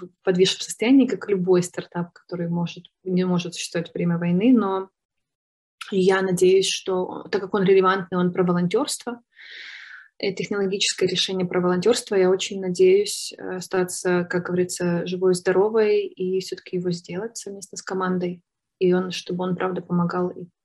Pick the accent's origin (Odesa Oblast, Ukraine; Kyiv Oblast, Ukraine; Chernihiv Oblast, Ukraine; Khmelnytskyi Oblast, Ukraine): Khmelnytskyi Oblast, Ukraine; Khmelnytskyi; born there; в Хмельницком. Это первый город по дороге на Западную Украину. Я здесь родилась, в Хмельницком, и у меня здесь есть друзья.